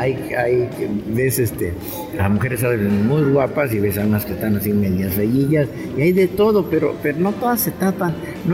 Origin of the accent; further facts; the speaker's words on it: Mexico; nosotros también, como mexicanos, si nos ponemos también exigentes